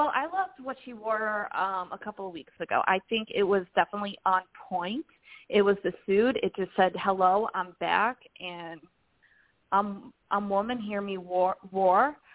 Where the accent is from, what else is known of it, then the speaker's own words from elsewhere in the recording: St. Louis, Missouri, United States; she auditioned in my hometown, St. Louis.